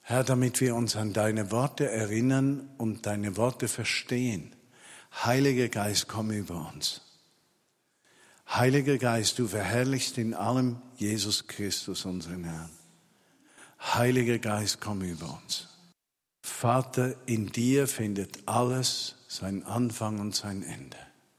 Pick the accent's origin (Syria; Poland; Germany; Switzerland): Switzerland; als Schweizer hast du mich berufen, Deutschland zu lieben